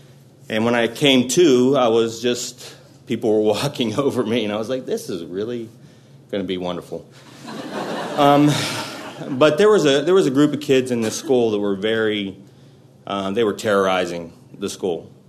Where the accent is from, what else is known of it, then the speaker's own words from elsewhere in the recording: Pittsburgh, Pennsylvania, United States; I'm from Pittsburgh, Pennsylvania. I'm one of 11 children, all the same marriage